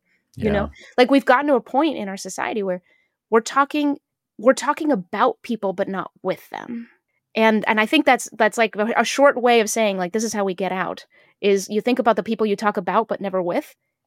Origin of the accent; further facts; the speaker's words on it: New Hampshire, United States; Growing up in New Hampshire, very few people understood us.